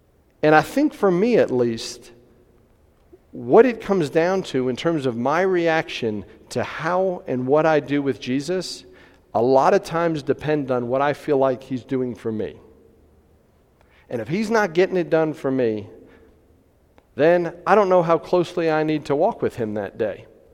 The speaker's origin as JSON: {"language": "English", "region": "New Jersey", "country": "United States", "tie": "born or raised there", "said": "we brought a kid who wasn't really familiar with church to Vacation Bible School when I grew up in New Jersey."}